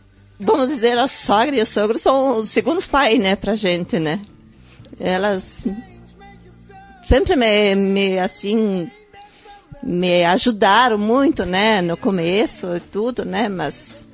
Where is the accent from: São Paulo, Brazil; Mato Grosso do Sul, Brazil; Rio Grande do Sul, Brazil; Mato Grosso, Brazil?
São Paulo, Brazil; Cabreúva; Eu sou daqui da Cabreúva mesmo.